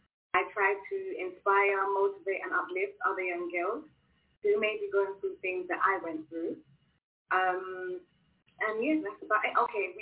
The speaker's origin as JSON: {"language": "English", "region": "London", "country": "United Kingdom", "tie": "born or raised there", "said": "I'm a youth advocate. I'm born and bred in East London, UK."}